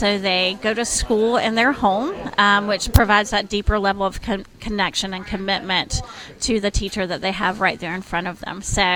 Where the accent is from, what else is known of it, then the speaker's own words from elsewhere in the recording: Chester, South Carolina, United States; now in Rock Hill, United States; But I'm from Chester, South Carolina.